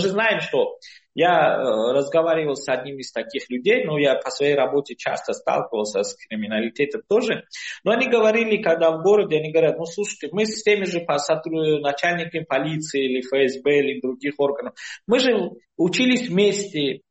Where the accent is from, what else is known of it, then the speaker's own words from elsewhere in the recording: Tajikistan; я из Таджикистана